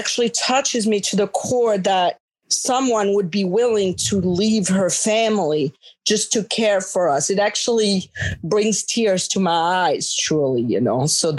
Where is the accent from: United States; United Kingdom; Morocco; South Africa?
Morocco; I was born and raised in Morocco in North Africa. I am actually the product of a French Catholic mother and a Muslim Moroccan father.